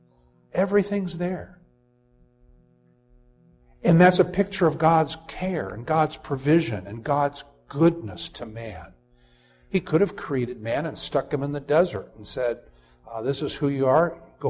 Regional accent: Saratoga, California, United States; But I remember as a kid growing up in Saratoga, California. You all know that area now as the Silicon Valley. It was better when it was Saratoga and Fruitvale and Cupertino and those sorts of things.

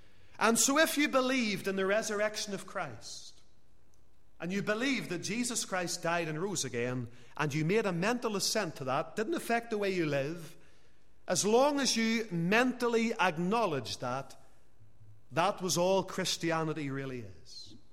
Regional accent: Northern Ireland, United Kingdom; because we're free Presbyterians or because we're just Christians or because we're from Northern Ireland

